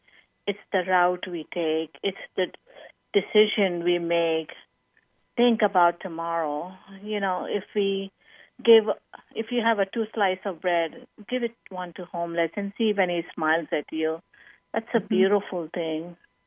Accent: India; moved away as an adult; now in United States; Like, I came from India. I came from India, got married, and came here.

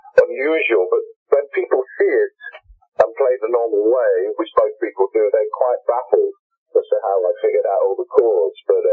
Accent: Nottingham, East Midlands, United Kingdom; Yeah, when I saw him, and I saw him several times when I was growing up in Nottingham.

